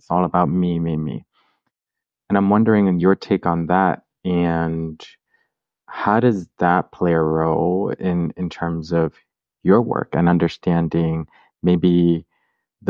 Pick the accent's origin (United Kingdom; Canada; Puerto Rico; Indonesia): Puerto Rico; I'm from Puerto Rico